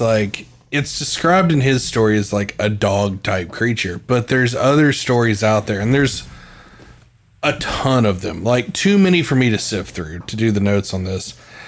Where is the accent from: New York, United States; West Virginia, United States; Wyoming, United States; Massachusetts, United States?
West Virginia, United States; I'm from West Virginia, so I can fucking say that a little bit.